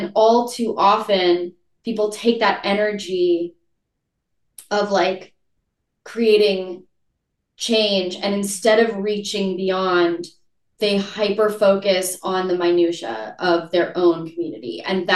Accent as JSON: {"language": "English", "region": "California", "country": "United States", "said": "I'm a Californian."}